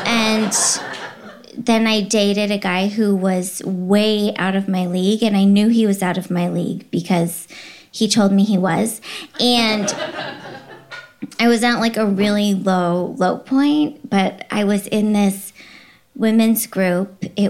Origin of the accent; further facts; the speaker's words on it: Texas, United States; moved away as an adult; now in Los Angeles, United States; I grew up in Texas and I dated the head of my youth group.